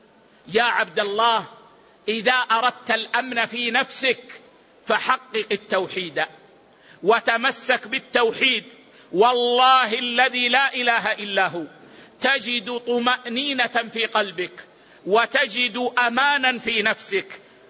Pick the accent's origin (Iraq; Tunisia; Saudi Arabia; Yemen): Saudi Arabia; فتعتني بلادنا السعودية عناية قصوى بحفظ أعراض الناس